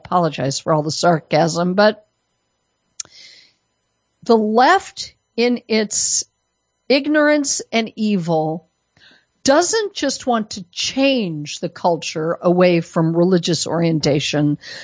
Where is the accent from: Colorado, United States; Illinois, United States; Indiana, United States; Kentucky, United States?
Colorado, United States; this is out of my home state. I don't live there anymore. It's become too communist, but Colorado.